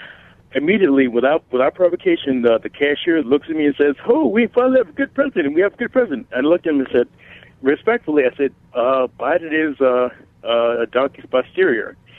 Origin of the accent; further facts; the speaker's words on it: Chicago, Illinois, United States; I said, sir, I'm from Chicago. I was in July last year when they were burning down my city.